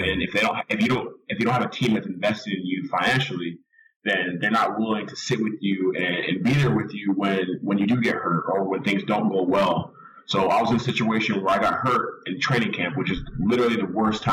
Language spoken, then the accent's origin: English; Nashville, Tennessee, United States; So I'm from Nashville, Tennessee. I played high school football there